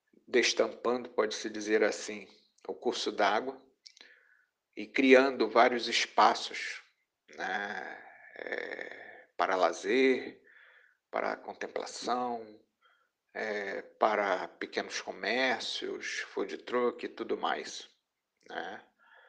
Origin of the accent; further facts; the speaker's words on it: Manaus, Amazonas, Brazil; é necessário que nós, né, como manauaras, né, nós possamos nos reconectar com essa natureza